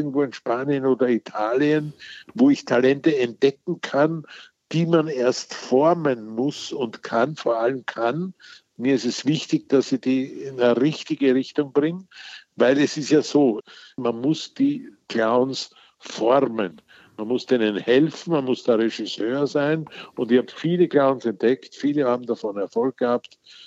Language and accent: German; Wilhelmsburg, Lower Austria, Austria; kam ein Wanderzirkus nach Wilhelmsburg, wo ich aufgewachsen bin